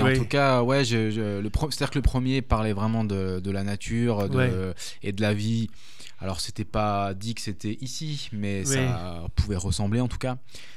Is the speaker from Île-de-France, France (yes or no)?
no; Saint-Étienne, Auvergne-Rhône-Alpes, France; je suis originaire de Saint-Étienne, mais mon père vient de Monistrol. Donc je connaissais bien la Haute-Loire